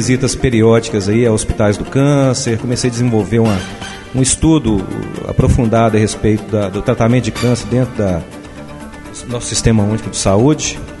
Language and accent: Portuguese; Betim, Minas Gerais, Brazil; Mas eu sou de Betim, né? Betim é uma cidade que compreende o complexo da região metropolitana de Belo Horizonte.